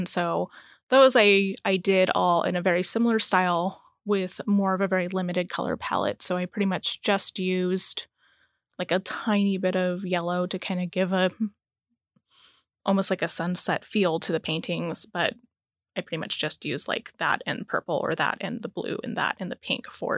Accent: Alaska, United States; compared to like where I grew up in the Mat-Su, where they're still very large and tall

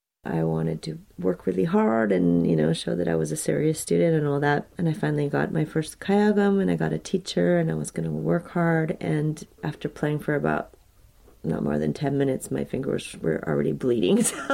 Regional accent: Juneau, Alaska, United States; moved away as an adult; also born or lived in Japan / China / South Korea; I grew up in Juneau and graduated from Juneau Douglas High School in 1987 and became an exchange student pretty immediately after that. I lived in Japan, then in China, then later in Korea

